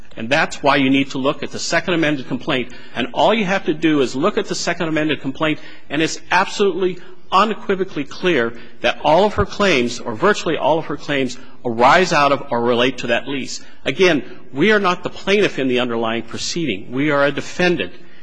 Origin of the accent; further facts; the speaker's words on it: Pueblo, Colorado, United States; Pueblo, Colorado.